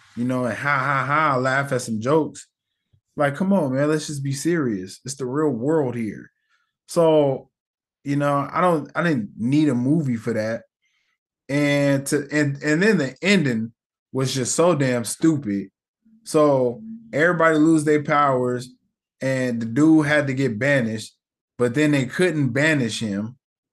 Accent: United States; You know, maybe it's because I'm from America. So like almost everyone in America talks like different or with different accents.

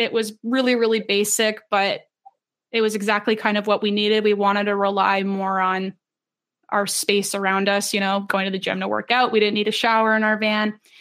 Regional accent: Ontario, Canada; I just turned 25, little midlife crisis 2 weeks ago. And I am from Canada, specifically Ontario.

